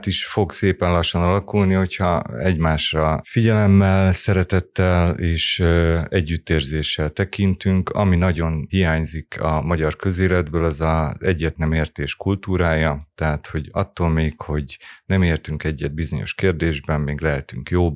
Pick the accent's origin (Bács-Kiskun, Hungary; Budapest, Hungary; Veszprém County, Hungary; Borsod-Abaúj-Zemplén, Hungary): Bács-Kiskun, Hungary; Kecskemét; volt egy olyan ügy Kecskeméten, onnan én származom, és ott is politizáltam